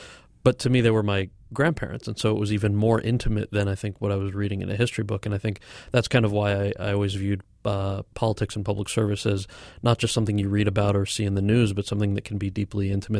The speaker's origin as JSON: {"language": "English", "country": "United States", "tie": "born or raised there", "said": "And I would go to school and obviously English is my first language. But you know that your friends who you're at school with might speak Italian at home to their parents or Spanish. And so so in a way, I never kind of – I always viewed that upbringing as being wholly American."}